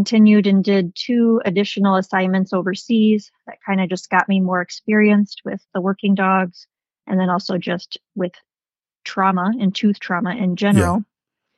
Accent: Illinois, United States; as soon as I grew up in Illinois, knew I wanted to be a vet.

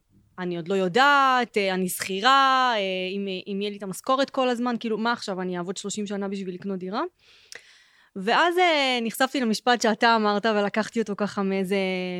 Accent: Kiryat Gat, Southern District, Israel; כאילו אני באה מהפריפריה, אני במקור מקריית גת

